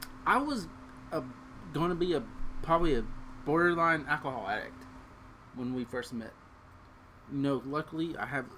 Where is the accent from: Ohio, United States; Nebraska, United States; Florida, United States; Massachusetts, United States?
Ohio, United States; Cincinnati; we're both from the Cincinnati area, people love Pete Rose in the Cincinnati area.